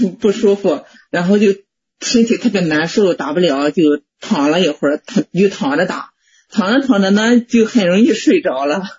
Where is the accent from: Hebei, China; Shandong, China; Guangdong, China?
Shandong, China; 我是山东的，山东。